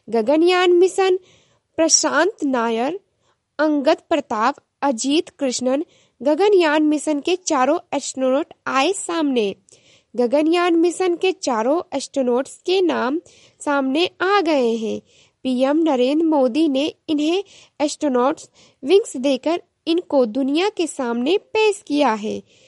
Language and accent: Hindi; Gonda, Uttar Pradesh, India; और मैं गोंडा जिले से हूँ।